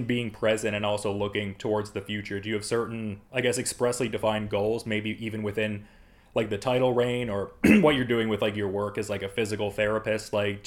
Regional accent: Oshawa, Ontario, Canada; And I grew up in Oshawa, so I feel like I get the Detroit comparisons a little bit

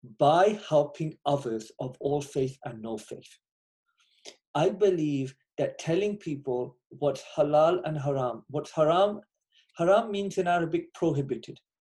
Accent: England, United Kingdom; now in United States; Now, I grew up in England, which I was not, in my opinion, that religious a place.

